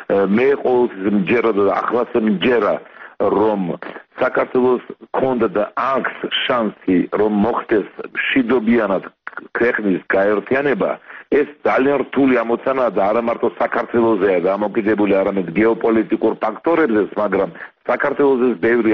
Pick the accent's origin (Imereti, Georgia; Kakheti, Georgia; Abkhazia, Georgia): Abkhazia, Georgia; Sukhumi; ეს არის ჩემი შინაგანი განწყობა, რომ სოხუმი ჩემი მშობლიური ქალაქი არის საქართველოს შემადგენელი ნაწილი.